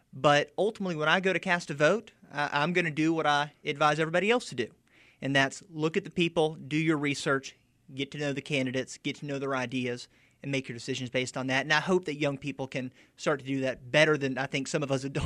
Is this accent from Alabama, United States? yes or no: yes; Alabama, United States; I'm from Baldwin County. I grew up there. My family goes back, over 100 years on my mom's side. So I really know the area.